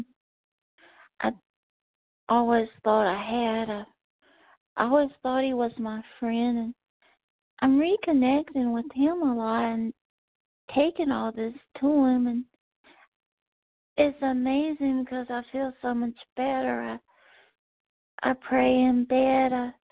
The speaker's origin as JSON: {"language": "English", "region": "North Carolina", "country": "United States", "said": "from North Carolina. I'm very new to the program."}